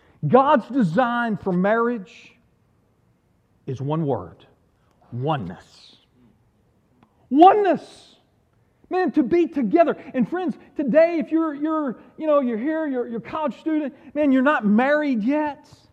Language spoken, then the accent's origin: English; Deep South, United States; Well, you know, I grew up in the Deep South where women first.